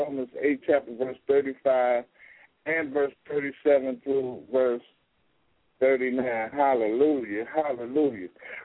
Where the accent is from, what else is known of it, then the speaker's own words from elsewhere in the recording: Gary, Indiana, United States; growing up in the Laney Project, who shout out for the Laney in Gary, Indiana. I mean the City of Glory, Indiana.